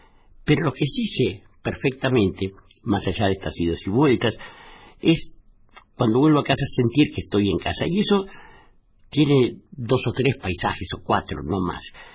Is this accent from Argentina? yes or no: yes; Buenos Aires, Argentina; yo soy un tipo de ciudad, yo nací en Barracas, nací en Martí García de Montes de Oca, he vivido el grueso de mi vida en dentro de los confines de la ciudad de Buenos Aires, pero podría decirse que soy un tipo que viene del campo